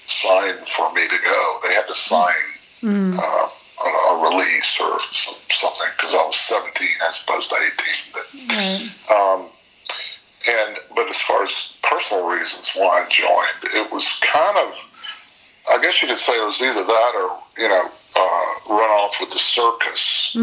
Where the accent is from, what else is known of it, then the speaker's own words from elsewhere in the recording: Shreveport, Louisiana, United States; moved away as an adult; now in Nashville, United States; I went to LSU in Shreveport, my hometown